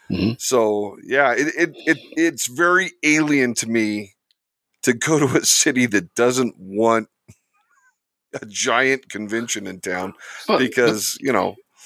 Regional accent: Las Vegas, Nevada, United States; But, I grew up in Las Vegas, and you know, tourism is 100% the economy in Las Vegas.

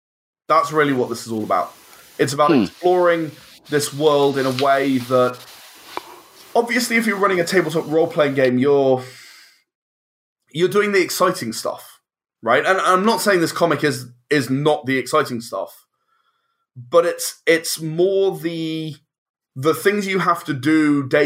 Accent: England, United Kingdom; Yeah, and I love that, you know, being English, I love that wry humor that you can bring into it.

